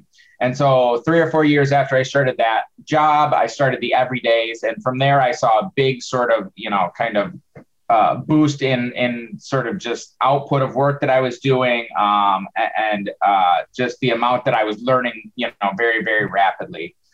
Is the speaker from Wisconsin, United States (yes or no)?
yes; Wisconsin, United States; So just long story short, I'm from Wisconsin, and I'm, you know, a small town in Wisconsin.